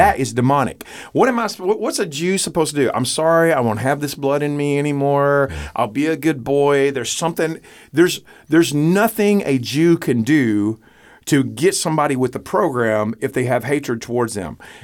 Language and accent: English; Texas, United States; dude, I'm a Texan and proud of it